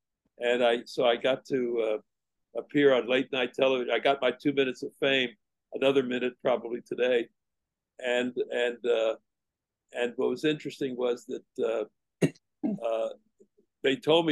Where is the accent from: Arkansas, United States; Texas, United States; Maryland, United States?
Texas, United States; Growing up in Texas, going to New York was just too overwhelming, I think.